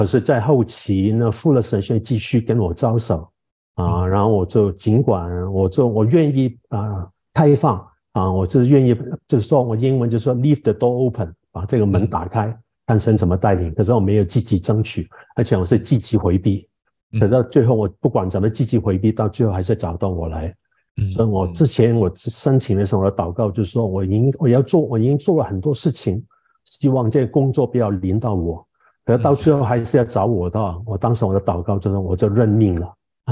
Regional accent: Hong Kong; moved away as an adult; also born or lived in Taiwan / United States; 我香港出生跟长大，我大学就到了台湾那台湾四年在台大哲学系那毕业了之后呢，我就到了美国那一到美国我就到了那边有11年之久

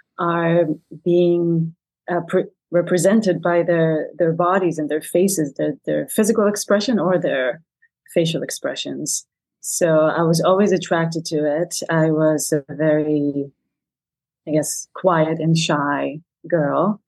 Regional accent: Tel Aviv, Tel Aviv District, Israel; moved away as an adult; now in Berlin, Germany; I come from Israel. So that's where I'm originally from. And I lived in Tel Aviv for 7 years before coming here.

